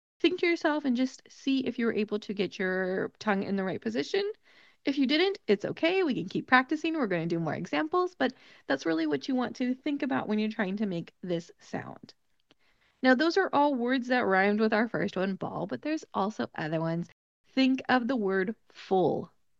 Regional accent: California, United States; accent: Californian; Like I said, I am from the United States. I have a very Californian accent.

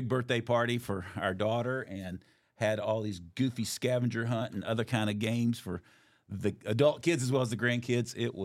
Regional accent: Tennessee, United States; I'm from East Tennessee, so it's pretty close to trailer park.

